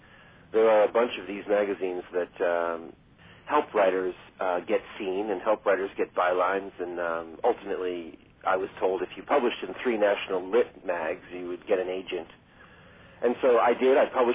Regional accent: South Orange, New Jersey, United States; I grew up in New Jersey, in South Orange, New Jersey, which is northern, and about a 20-minute drive without traffic to Manhattan.

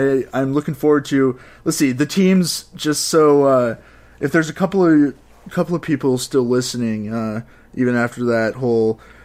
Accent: Dallas, Texas, United States; I mean, God, I'm from Dallas. It hurts.

